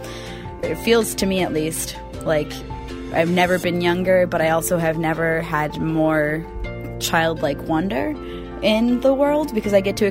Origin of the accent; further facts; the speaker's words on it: Westford, Vermont, United States; now in Portland, United States; I am originally from Westford, Vermont. I am now living in Portland, Oregon, however, and I am almost 24 years old.